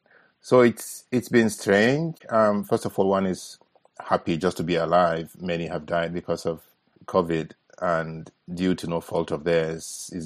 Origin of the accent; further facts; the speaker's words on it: Nigeria; listening to stories from my grandparents as a child growing up in Nigeria.